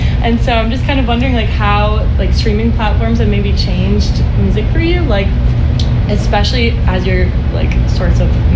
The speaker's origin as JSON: {"language": "English", "town": "York", "region": "Maine", "country": "United States", "said": "I'm from Maine."}